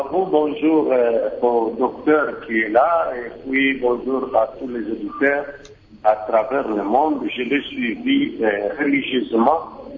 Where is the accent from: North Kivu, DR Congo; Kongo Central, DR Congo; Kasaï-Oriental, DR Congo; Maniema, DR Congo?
Kongo Central, DR Congo; Ici, par exemple, chez nous, au Congo central